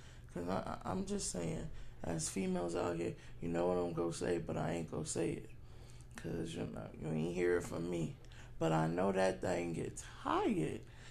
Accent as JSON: {"language": "English", "region": "New York", "country": "United States", "said": "being from New York, you always gotta work so hard for whatever everything you do. We know that we're from New York, so."}